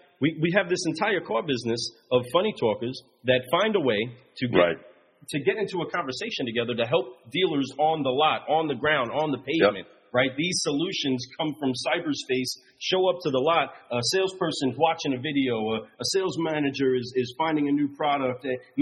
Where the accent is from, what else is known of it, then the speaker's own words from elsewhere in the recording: Hempstead, New York, United States; I'm actually from Long Island. I'm born in Long Island.